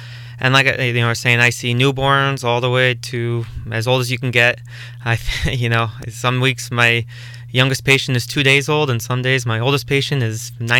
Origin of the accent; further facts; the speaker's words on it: Rochester, New York, United States; I'm from Rochester. I just went to undergrad out in Cleveland.